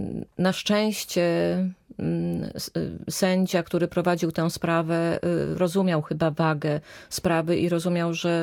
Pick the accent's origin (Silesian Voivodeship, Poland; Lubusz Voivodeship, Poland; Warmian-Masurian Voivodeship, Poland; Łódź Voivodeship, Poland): Łódź Voivodeship, Poland; Pabianice; takie same bloki jak w Pabianicach. Ja jestem z Pabianic i takie było porównanie.